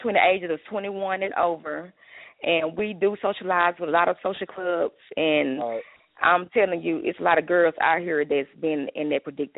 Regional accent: Dallas, Texas, United States; I'm from Dallas, Texas.

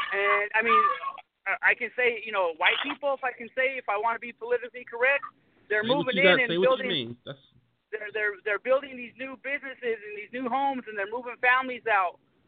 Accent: Denver, Colorado, United States; Well, see, I'm from Denver

